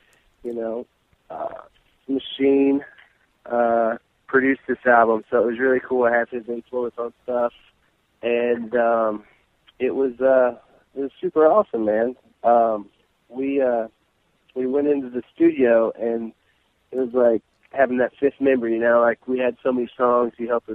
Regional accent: Tennessee, United States; moved away as an adult; So, since I was 20 years old, you know, I'm from Tennessee. I moved away from Tennessee and joined a band in Pennsylvania, auditioned, got the gig, and toured for a little bit.

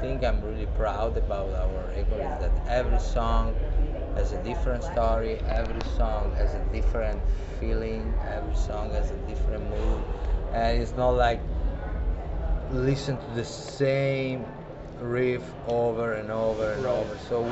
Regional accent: Italy; I'm from from Italy.

